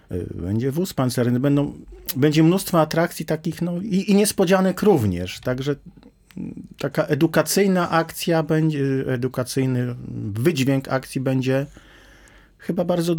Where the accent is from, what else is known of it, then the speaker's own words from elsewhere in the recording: Warsaw, Masovian Voivodeship, Poland; ja jestem warszawiakiem, stąd też był pomysł zorganizowania tego tutaj